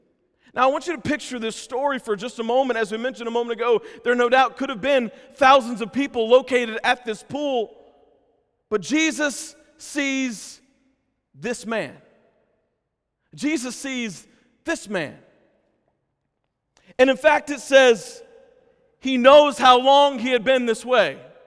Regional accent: Atlanta, Georgia, United States; I'm from Atlanta area in Georgia.

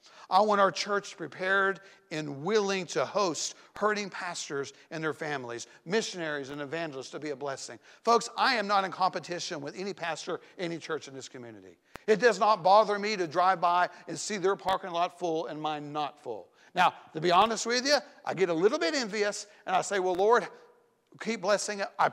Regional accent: Tennessee, United States; And I always say, well, I'm from Tennessee.

